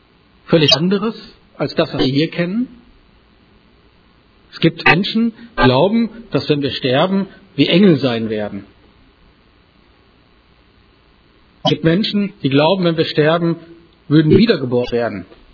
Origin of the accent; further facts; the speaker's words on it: Dornum, Lower Saxony, Germany; ich komme aus Dornum, gehöre zur FEG in Norden.